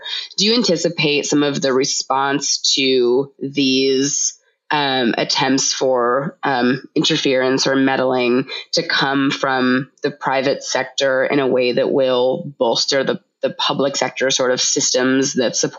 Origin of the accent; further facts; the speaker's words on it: Florida, United States; You know, I'm from Florida, and so I still have fatigue over 2020 and the recount.